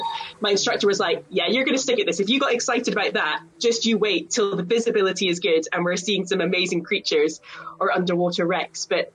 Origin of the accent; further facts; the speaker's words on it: Scotland, United Kingdom; obviously growing up in Scotland and living in a few different places